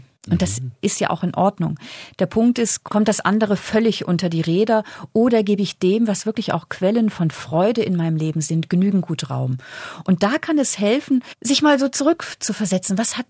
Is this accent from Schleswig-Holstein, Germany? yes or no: yes; Schleswig-Holstein, Germany; now in Austria; Ich komme aus der Nähe von Flensburg. Das ist direkt an der dänischen Grenze gelegen. Unser Haus liegt direkt am Meer.